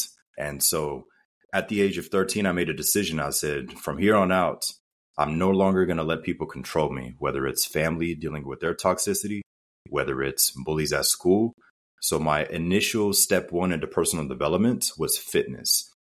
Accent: Germany; So as a child, I grew up in Germany. My mother's German. My father's African-American.

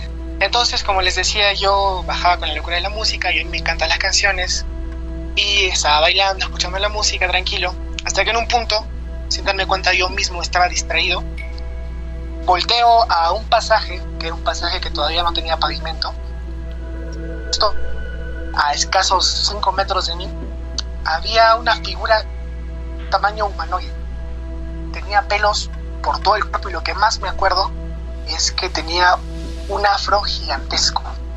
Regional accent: Huancayo, Junín, Peru; now in Lima, Peru

